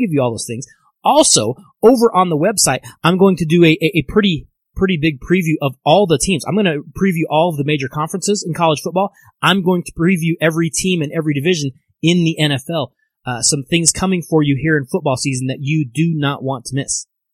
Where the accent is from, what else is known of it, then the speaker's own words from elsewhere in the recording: Colorado, United States; Now, I'm from Colorado. We don't have earthquakes.